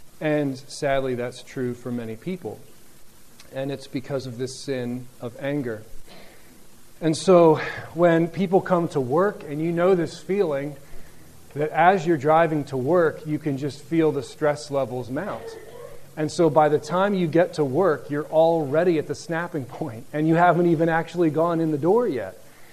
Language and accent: English; Pennsylvania, United States; I'll never forget, I grew up in Pennsylvania, and so in the United States, and so in the winter, it would often regularly be below freezing when I went to school in the wintertime.